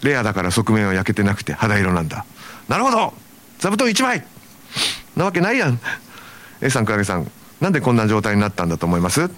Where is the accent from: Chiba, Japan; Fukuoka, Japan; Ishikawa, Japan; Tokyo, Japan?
Fukuoka, Japan; Hakata; 次はいよいよ私の地元博多でのファンクラブイベントです。